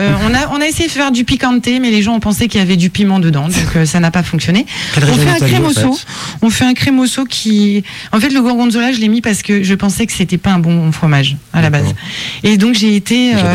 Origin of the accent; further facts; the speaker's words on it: Grand Est, France; je suis vosgienne. Enfin, je suis lorraine, pardon.